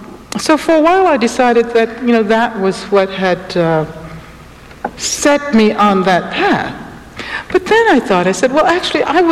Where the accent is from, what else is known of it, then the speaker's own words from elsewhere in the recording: Birmingham, Alabama, United States; I'm from Birmingham, Alabama, and knew Carol Robertson, Cynthia Wesley